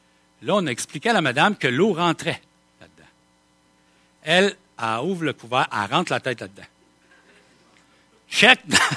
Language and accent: French; Quebec, Canada; Ben, nous autres, on est Québécois.